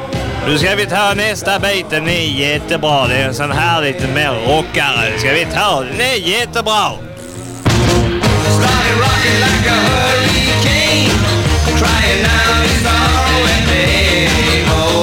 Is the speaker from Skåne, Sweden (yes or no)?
yes; Skåne, Sweden; accent: Scanian; Ja, jag är egentligen skåning. Det är inte som någon som vet vem jag är. Så jag pratar egentligen skånska.